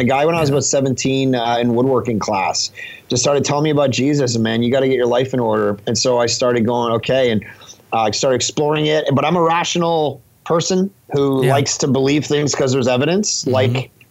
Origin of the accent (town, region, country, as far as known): Ontario, Canada; born or raised there; now in Vancouver, Canada